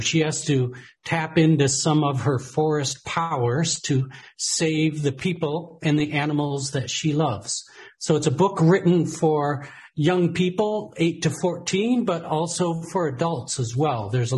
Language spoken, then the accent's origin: English; Michigan, United States; moved away as an adult; now in Asheville, United States; Originally, I was born and raised in Michigan, and I was the founder and CEO of an internet software company there in Michigan and spent many years there.